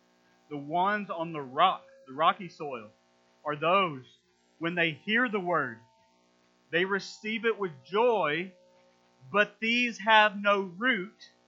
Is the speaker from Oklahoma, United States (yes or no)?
yes; Oklahoma, United States; But I don't come from green country. I come from Southwest Oklahoma, and we didn't have fancy colors to describe our part of the state.